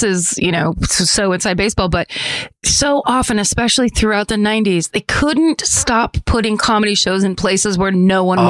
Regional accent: Ireland; well, anyway, I'm Irish, whatever, where it's like, get out.

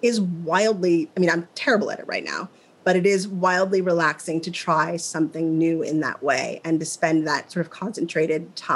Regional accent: Midwest, United States; You know, I'm from the Midwest. I still believe that you put coupons and you don't throw things away.

